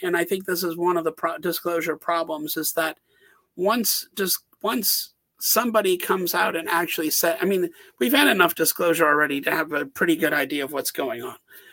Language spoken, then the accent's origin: English; United States; I mean, you know, we always focus, you know, I'm American, so I focus on the United States